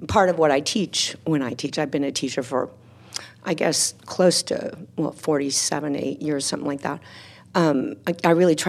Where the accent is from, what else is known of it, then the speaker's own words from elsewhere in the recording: Texas, United States; I was from Texas, you know? And there's this thing about being from Texas where there's a brashness, you know, and a kind of sense of self as a Texan.